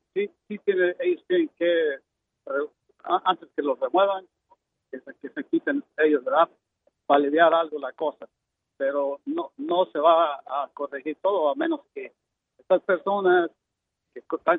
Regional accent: Mexico; Somos mexicanos, sí, pero hay otros grupos.

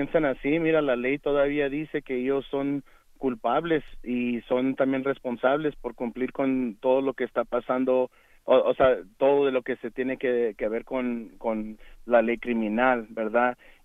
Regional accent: United States; born there; yo nací aquí en los Estados Unidos, pero mis padres son de México.

